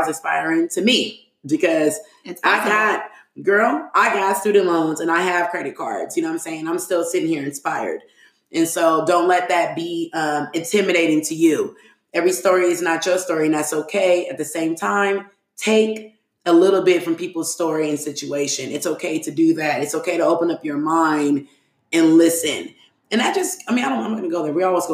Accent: New York, United States; Because y'all know in my heart, I'm from New York.

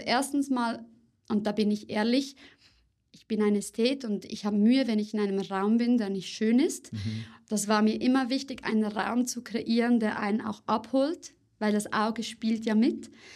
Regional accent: Zurich, Switzerland; ich lebe sehr gerne in Zürich, ist ja meine Heimatstadt.

